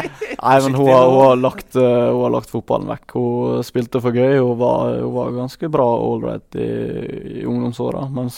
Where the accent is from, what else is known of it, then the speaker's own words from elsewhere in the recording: Spjelkavik, Møre og Romsdal, Norway; Vi kommer fra Spjelkavik, så vi har alltid hatt en gressbane tilgjengelig.